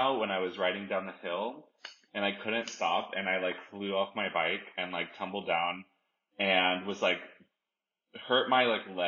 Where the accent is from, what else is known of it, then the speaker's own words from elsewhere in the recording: Dallas, Texas, United States; I grew up in Dallas, Texas, and I grew up near this lake.